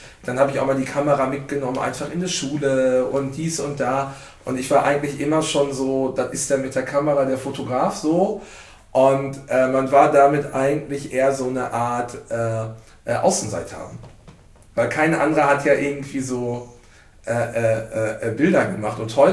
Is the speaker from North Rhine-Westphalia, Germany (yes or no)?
yes; North Rhine-Westphalia, Germany; Weil ich wohne ja nicht in Bochum. Bochum VfL ist mein Verein, aber ich bin ja im Niederrhein groß geworden, also 80 Kilometer von Bochum weg.